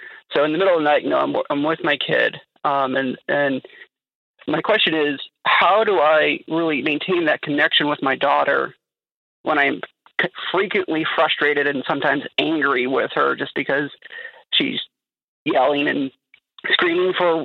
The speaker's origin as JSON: {"language": "English", "region": "the South", "country": "United States", "tie": "born or raised there", "said": "I grew up in the South."}